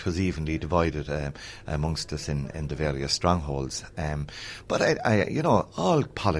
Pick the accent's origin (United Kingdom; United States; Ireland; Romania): Ireland; Cullen, Munster; I come from Cullen, which is in the heartland of Duhalla, on the northern end of it. And my wife and all her family are from Macroom.